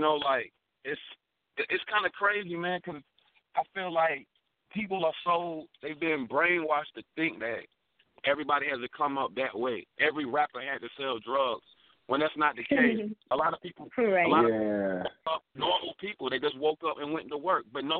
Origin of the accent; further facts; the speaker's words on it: Raleigh, North Carolina, United States; I'm from Raleigh, North Carolina. 919.